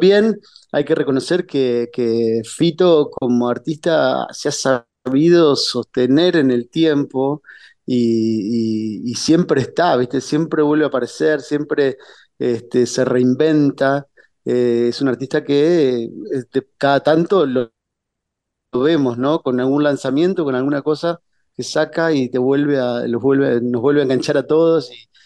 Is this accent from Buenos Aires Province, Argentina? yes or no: no; Gualeguaychú, Entre Ríos, Argentina; nosotros somos de Entre Ríos, somos de Gualeguaychú, somos felices